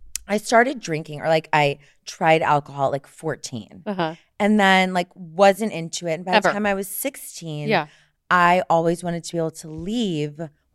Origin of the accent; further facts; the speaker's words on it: St. Louis, Missouri, United States; I'm from St. Louis. Missouri.